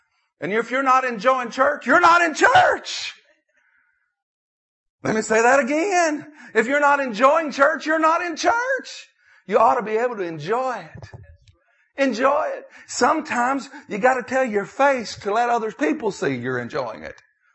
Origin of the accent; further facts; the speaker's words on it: Nashville, Tennessee, United States; Y'all know I'm from Nashville.